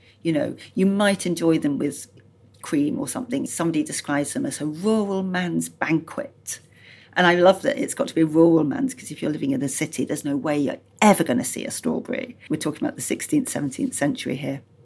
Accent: Yorkshire and the Humber, United Kingdom; And I grew up in Yorkshire, and I remember as a child learning that the Yorkshire pudding was invented to fill up the kids

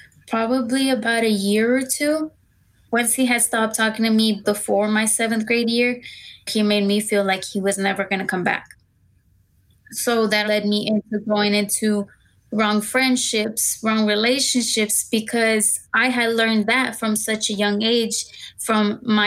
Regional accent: Dallas, Texas, United States; I'm 17 and I'm from Dallas, Texas.

